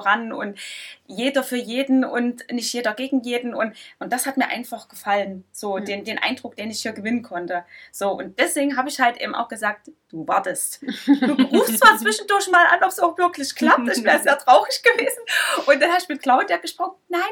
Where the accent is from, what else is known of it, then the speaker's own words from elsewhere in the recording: Saxony, Germany; accent: Saxon; Das Einzige, wo ich tatsächlich immer ein bisschen Angst habe, ist mein Dialekt.